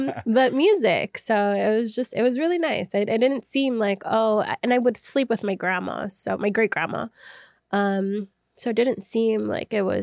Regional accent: Long Island, New York, United States; But yeah, it was nice growing up in Long Island.

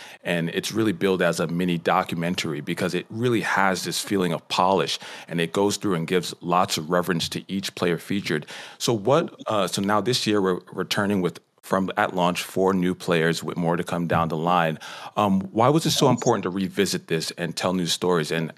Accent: New York, United States; I was born in New York, and growing up in New York in the 90s and the early 2000s, there was one player, number two on the New York Yankees, that always stood out as the captain

